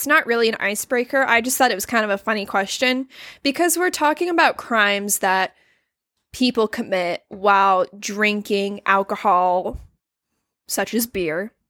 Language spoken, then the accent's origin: English; Mississippi, United States; No, I'm from Mississippi.